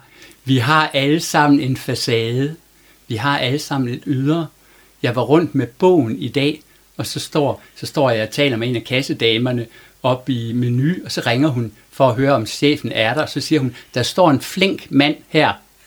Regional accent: Vejle, Region of Southern Denmark, Denmark; moved away as an adult; now in Sæby, Denmark; så er jeg født og opvokset i Vejle og boet der i 20 år. Og det er jo min hjemstavn. Det er jo der, mit hjerte banker.

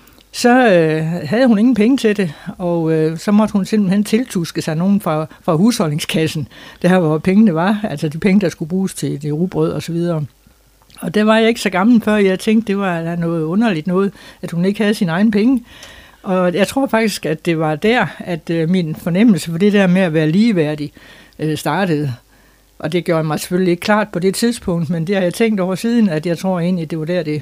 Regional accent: Skive, Central Denmark Region, Denmark; moved away as an adult; jeg føler mig faktisk næsten som vendelbo, for jeg har boet her siden 1970, og det er jo mange år. Men jeg er født i Skive i 1943, den 10. oktober, helt nøjagtigt.

